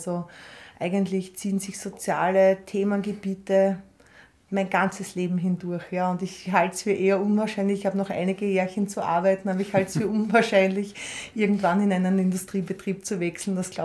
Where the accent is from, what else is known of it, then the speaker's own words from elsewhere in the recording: Kapfenberg, Styria, Austria; in Kapfenberg, wo ich groß geworden bin